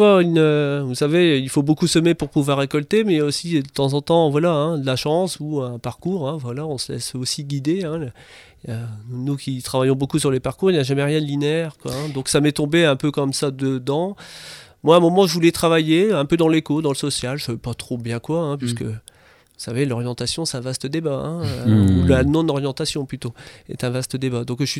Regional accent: Carvin, Hauts-de-France, France; donc moi je suis natif de Carvin, j'habite encore à Carvin, voilà.

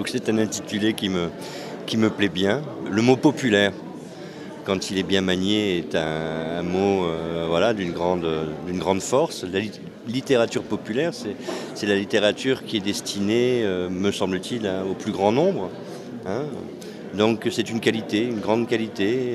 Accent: Hauts-de-France, France; parce que je suis d'origine du Nord, comme vous l'avez précisé, mais je suis aussi un fils d'ouvrier.

